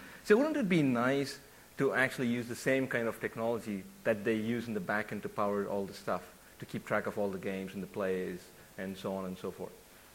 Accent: Melbourne, Victoria, Australia; my co-presenter is John Azaria. We're both from Melbourne, Australia

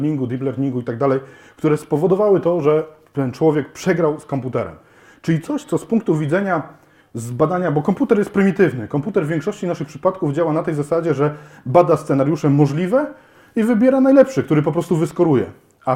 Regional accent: Poznań, Greater Poland Voivodeship, Poland; tym bardziej jak ja jestem z Poznania, też się sobie poczuwam

